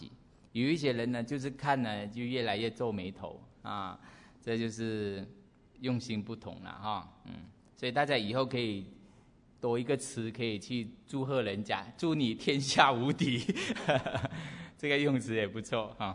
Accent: Taiwan; 才表示我们台湾人的热情这样哈

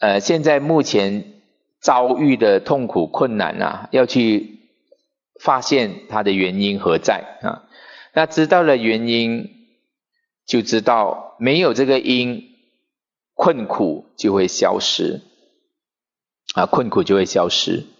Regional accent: China; 时节的话就是现在我们中国人讲的节气啦啊

